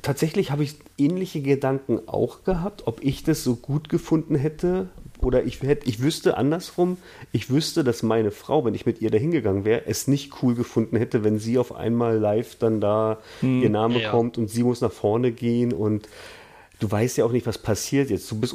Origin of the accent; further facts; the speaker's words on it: Germany; Ich bin Deutscher, ich rufe das Jugendamt an.